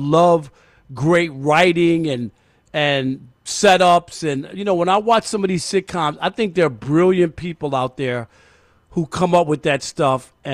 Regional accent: New York, United States; Yeah, well, I'm from New York, and people are always, talking about how tough it is in New York and the crime and all that.

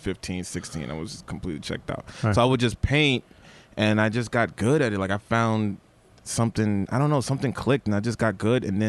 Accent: Manhattan, New York, United States; now in Queens, United States; Yeah, I'm from Manhattan.

